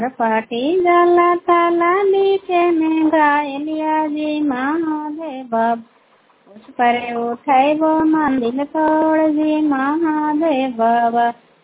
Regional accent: India; मैं कराई ब्लॉक से बिलोंग करती हूँ

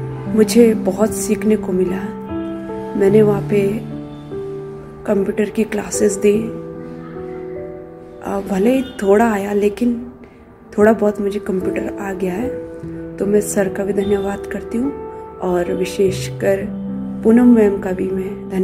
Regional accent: Dehradun, Uttarakhand, India; और फ्रॉम देहरादून की रहने वाली हूँ।

